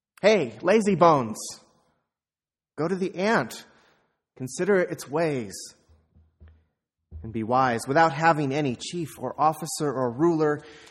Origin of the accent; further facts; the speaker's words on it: San Antonio, Texas, United States; Like the mission churches in my hometown of San Antonio, the St. Teresa Shrine was home to an active congregation.